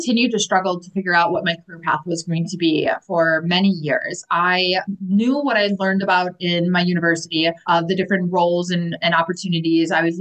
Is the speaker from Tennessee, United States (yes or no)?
no; Milwaukee, Wisconsin, United States; I'm from Wisconsin, Milwaukee in particular, and we would drive from Wisconsin down to southern Texas